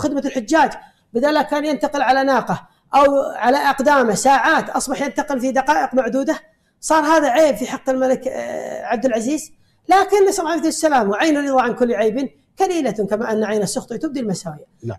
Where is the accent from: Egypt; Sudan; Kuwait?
Kuwait; أنا مثلا كويتي